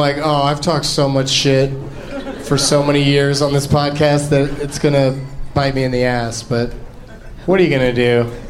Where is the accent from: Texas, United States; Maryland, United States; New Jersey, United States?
Texas, United States; Austin; moved away as an adult; now in California, United States; I'm from Austin, Texas.